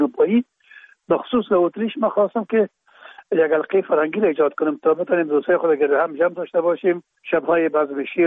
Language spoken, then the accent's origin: Persian; Kabul, Afghanistan; در کابل، شهید کابل به دنیا آمدیم، اصل ما زرکخانه کابل است و خود ما چون پدر ما باز از زرکخانه به شهید انتقال شدن، موجه در شهید کابل به دنیا آمدیم و موجه مکتب خواندیم